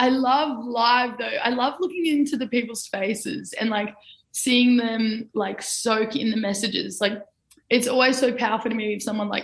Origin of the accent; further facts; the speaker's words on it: Palmwoods, Queensland, Australia; also born or lived in Mullaney; So I was born and raised in Palmwoods. Well, I was born in Mullaney, then we moved to Palmwoods.